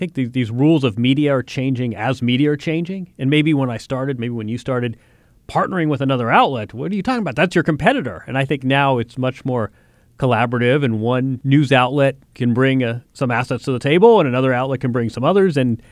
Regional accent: Midwest, United States; That was a friend I grew up with in the Midwest

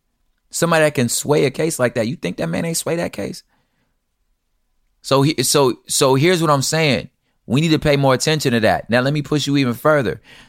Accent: East Los Angeles, California, United States; oh, it's cool, I'm from East Los. I understand the nuances.

